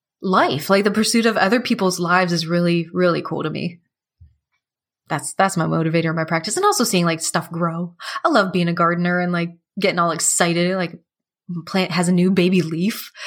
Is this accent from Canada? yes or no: yes; Canada; I'm French Canadian. My family's from France.